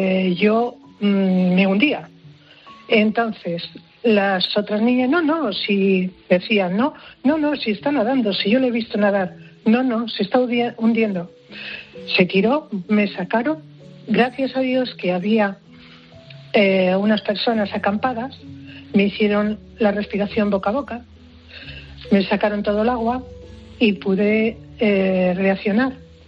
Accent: Castile and León, Spain; Mi pueblo tiene un río precioso, el río Tormes, y yo la verdad es que había dado 4 brazadas, nada más.

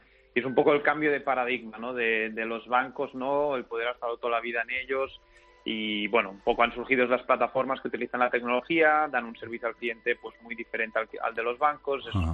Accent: Spain; Yo soy el único español

